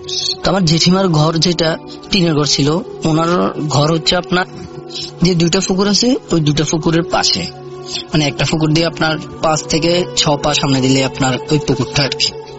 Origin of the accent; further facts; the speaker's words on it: Begumganj, Chittagong Division, Bangladesh; now in Riyadh, Saudi Arabia; রিয়াদ শহরের জেদিদ সানাইয়ার একটা জায়গা আছে, ওই জায়গা থেকে বলতেছি। আমার দেশের বাড়ি হচ্ছে আপনার নোয়াখালী, আর থানা হচ্ছে বেগমগঞ্জ।